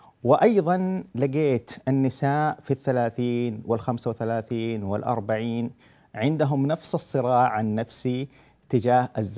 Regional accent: Saudi Arabia; إحنا عندنا في السعودية هنا وفي الخليج

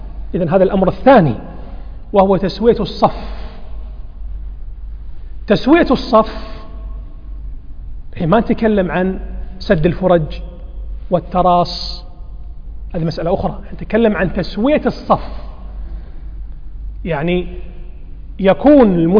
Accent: Kuwait; accent: Kuwaiti; احنا نسمي بالكويتي العقب، اللي هو الكعب عندنا في الكويت اللي هو العقب.

